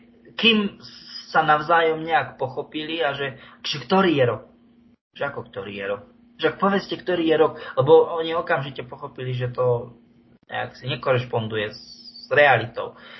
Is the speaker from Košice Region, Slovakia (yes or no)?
no; Nitra Region, Slovakia; alebo poviem to u nás na Tribeči